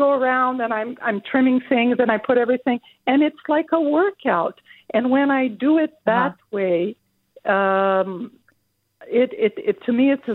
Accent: São Paulo, Brazil; I grew up in Brazil, in southern Brazil, in São Paulo

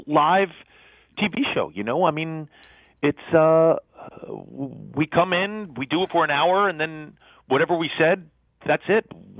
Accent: New York, United States; I am from New York

